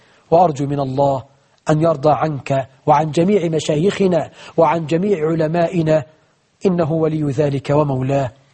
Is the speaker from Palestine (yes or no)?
no; Egypt; بلدنا مصر